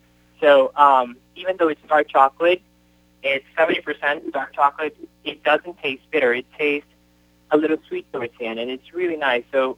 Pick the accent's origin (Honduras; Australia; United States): Honduras; I'm from Honduras as well, and I grew up eating that.